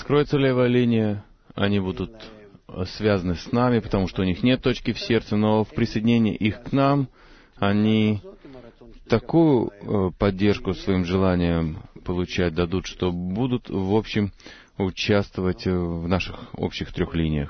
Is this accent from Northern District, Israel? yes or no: yes; Afula, Northern District, Israel; Russian is a second language; из Афулы.